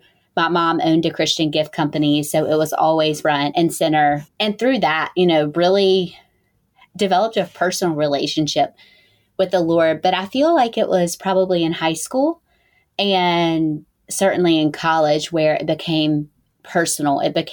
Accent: Greenville, North Carolina, United States; I am from Greenville, North Carolina.

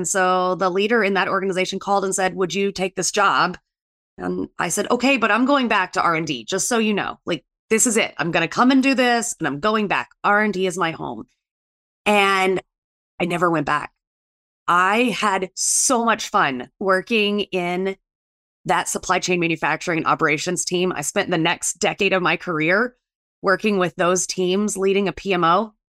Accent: Atlanta, Georgia, United States; But I was from Atlanta, and Georgia Tech had a great idea to build their department.

